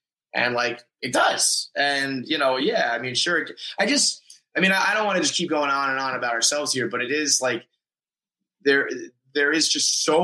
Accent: New York, United States; I'm a New Yorker, whatever it is.

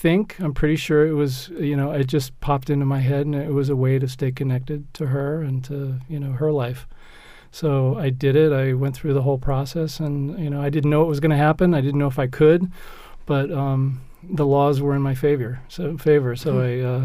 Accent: California, United States; I was born in California.

